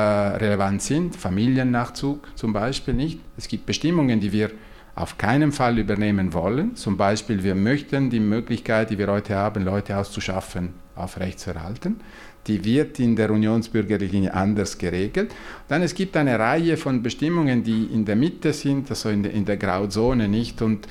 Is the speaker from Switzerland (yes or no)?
yes; Ticino, Switzerland; ich komme aus dem Tessin, das ist enorm.